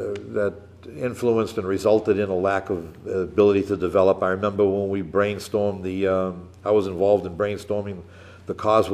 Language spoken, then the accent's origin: English; United States; As an American, you know, it pisses me off to see the mistreatment